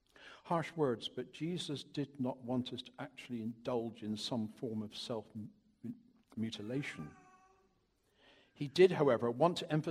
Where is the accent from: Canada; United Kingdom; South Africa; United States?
United Kingdom; South West England; By the way, I am Cornish, but it is a very long time since I lived there.